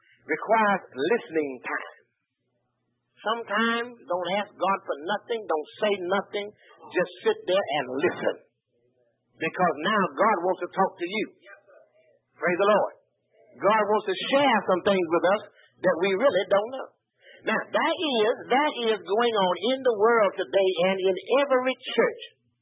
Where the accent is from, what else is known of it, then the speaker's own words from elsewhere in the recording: Beaufort, South Carolina, United States; I grew up right down in Beaufort at Queen Street Baptist Church